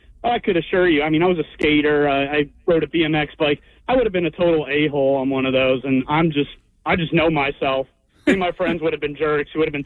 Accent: Moorestown, New Jersey, United States; Actually, I grew up in a nice town. I grew up in Moorestown, but I'm not rich like everyone there.

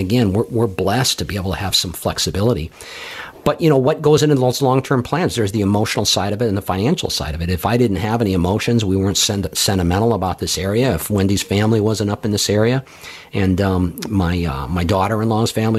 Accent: Los Angeles, California, United States; When I was in high school, I grew up out in Los Angeles.

